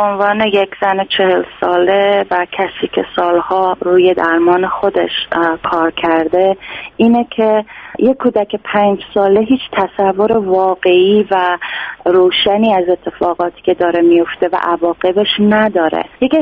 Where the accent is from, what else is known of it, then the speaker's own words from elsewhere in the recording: Iran; now in Canada; بعد از خروج از ایران من اومدم به کانادا